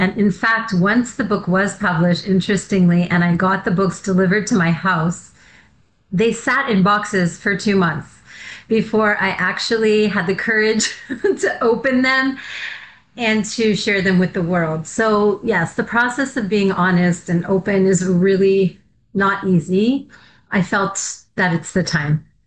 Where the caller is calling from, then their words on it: Ra'anana, Central District, Israel; I'm joining you from Ra'anana in Israel. It's afternoon, our time.